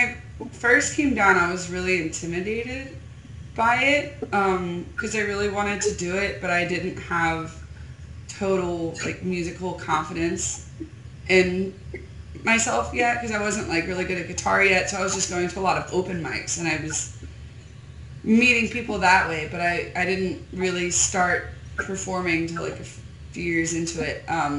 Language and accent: English; Newark, Delaware, United States; moved away as an adult; also born or lived in Alaska / Colorado; I'm from Newark, Delaware. So, yeah, I'm from Newark, Delaware. I was there till I was like 22.